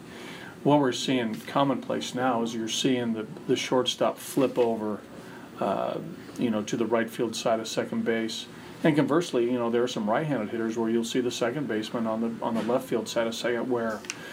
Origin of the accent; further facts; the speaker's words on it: San Diego, California, United States; I lived there to coach my hometown team was, pretty special stuff